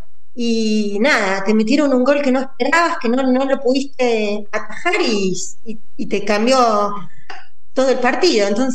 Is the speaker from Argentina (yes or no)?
yes; Bahía Blanca, Buenos Aires Province, Argentina; Bueno, soy hincha de Olimpo, yo soy de Bahía Blanca.